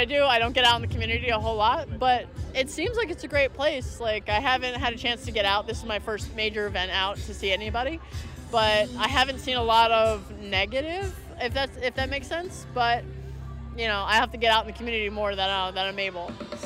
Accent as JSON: {"language": "English", "region": "Pennsylvania", "country": "United States", "lives_now": "Springfield, United States", "said": "I'm from Pennsylvania, but I moved to Springfield like a couple years ago."}